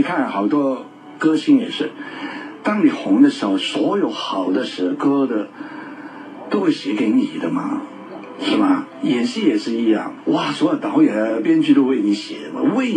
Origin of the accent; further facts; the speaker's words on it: Hong Kong; 我们香港人基本上是这样子的，工作工作工作工作，没有生活的，